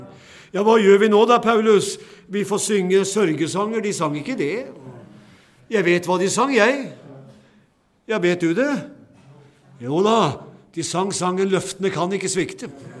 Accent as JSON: {"language": "Norwegian", "town": "Notodden", "region": "Vestfold og Telemark", "country": "Norway", "tie": "born or raised there", "said": "Jeg vokste opp i en menighet hjemme på Notodden, Betania"}